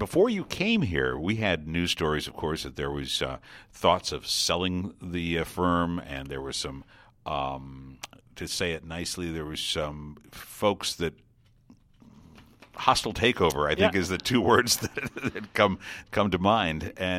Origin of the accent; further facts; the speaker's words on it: Illinois, United States; And I came from Illinois. I'll just tell you on air. So I came from Illinois and to do programming and work for a very large radio station